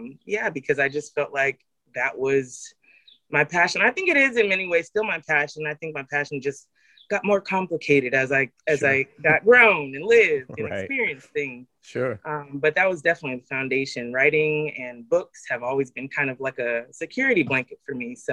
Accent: California, United States; I grew up in the Central Valley. I think a lot of times when people hear about California, they hear about Los Angeles and maybe San Francisco.

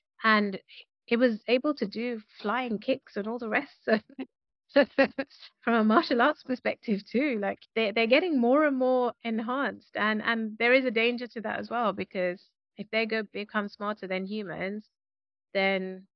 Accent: India; I do know that obviously, being Indian and coming from an Indian family, there are pressures around, you know, getting married by certain ages.

